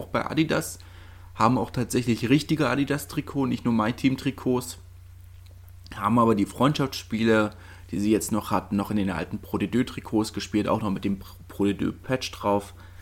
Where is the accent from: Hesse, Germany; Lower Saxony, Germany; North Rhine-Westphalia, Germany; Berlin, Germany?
Berlin, Germany; für mich als Berliner und Herthaner